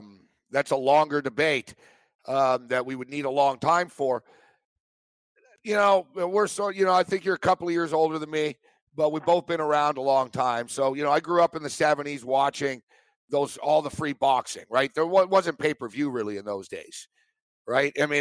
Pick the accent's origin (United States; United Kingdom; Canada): Canada; Montreal, Quebec; I'm from Montreal.